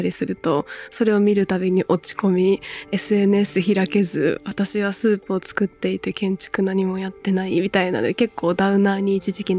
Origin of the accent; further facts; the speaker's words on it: Wakayama, Japan; まだまだウブで和歌山の田舎から出てきたばかりだったので